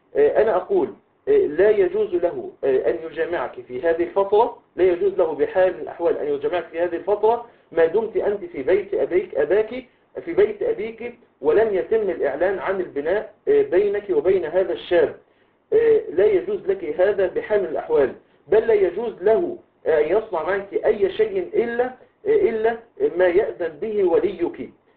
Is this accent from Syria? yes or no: no; Egypt; فإحنا عندنا في مصر، إحنا عندنا في مصر بيتم العقد بعد كتابة العقد المدني